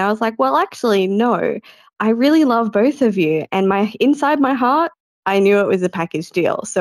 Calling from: Australia; I'm calling from Australia.

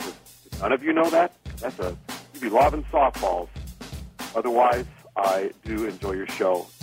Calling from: Richmond, California, United States; I'm calling from Richmond, California

